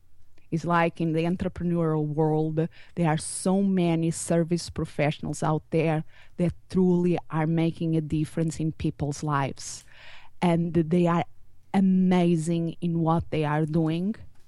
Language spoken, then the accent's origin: English; Portugal; Almost. I'm from Portugal.